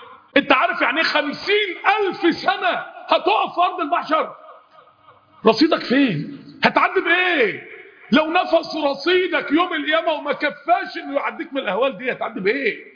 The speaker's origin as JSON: {"language": "Arabic", "town": "Mansoura", "region": "Dakahlia", "country": "Egypt", "said": "مكان يعني مهم قوي عندنا في المنصوره"}